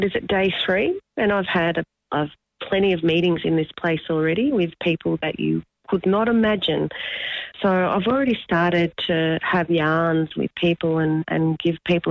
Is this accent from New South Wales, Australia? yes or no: no; Victoria, Australia; I come from Gippsland, where our kids just didn't participate in sport at the local level